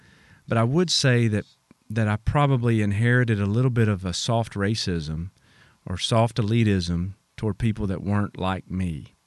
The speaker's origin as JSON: {"language": "English", "town": "Tullahoma", "region": "Tennessee", "country": "United States", "said": "I'm from Tullahoma, Tennessee, originally, just south of Nashville"}